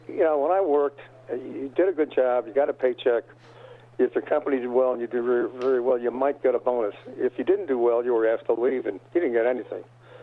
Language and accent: English; Demopolis, Alabama, United States; I'm your buddy from Demopolis, Alabama